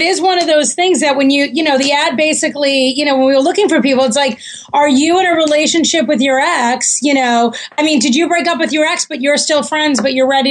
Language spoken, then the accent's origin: English; Farmingdale, New York, United States; now in Los Angeles, United States; And it's funny, everyone out here in LA refers to it as that island I come from.